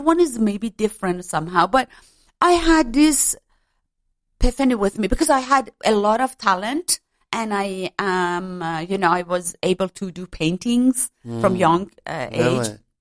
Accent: Tehran, Tehran Province, Iran; English is a second language; moved away; I born in Tehran.

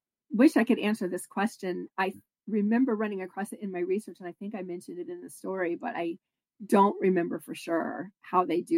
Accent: Kansas, United States; I am from Kansas and I travel there, you know, frequently, you know, like once a year.

